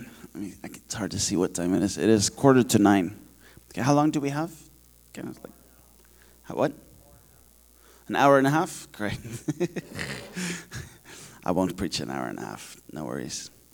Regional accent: Netherlands; English is a second language; moved away as an adult; also born or lived in Turkey; now in Kenya; And so we're from the Netherlands, but I was born in Turkey, in the Middle East, because my parents were missionaries there. But then I grew up in the Netherlands, where I met my wife, and she was born in the Netherlands.

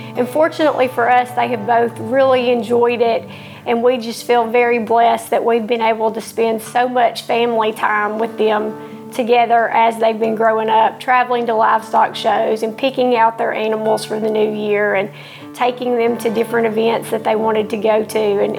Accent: Taylor, Arkansas, United States; I'm from Taylor, Arkansas.

